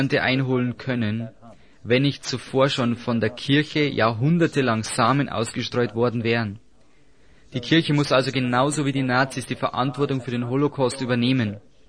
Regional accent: United Kingdom; Ich muss dazu sagen, dass ich als Brite wenig über die amerikanische Geschichte weiß.

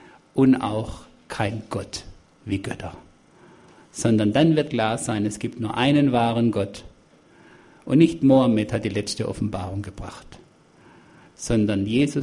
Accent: Germany; ich denke, wir als Deutsche, die wir das Volk waren

